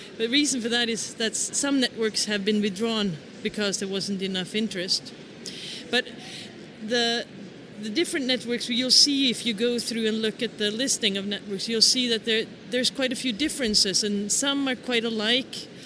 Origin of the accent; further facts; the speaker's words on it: Norway; I'm from Norway.